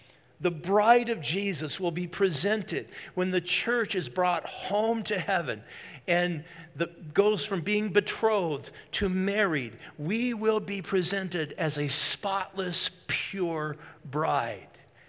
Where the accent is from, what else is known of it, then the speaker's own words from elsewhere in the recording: Moose Lake, Minnesota, United States; less than the entire population of my hometown, Moose Lake, Minnesota, population 1409.